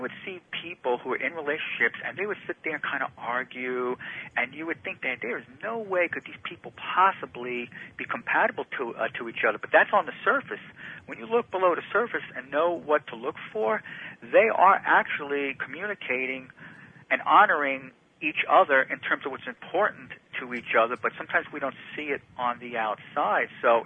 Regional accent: New Jersey, United States; I love growing up in New Jersey.

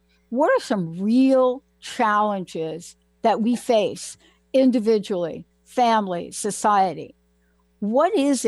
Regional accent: Bronx, New York, United States; Because I come from a multicultural, multi-ethnic community growing up in the Bronx, right?

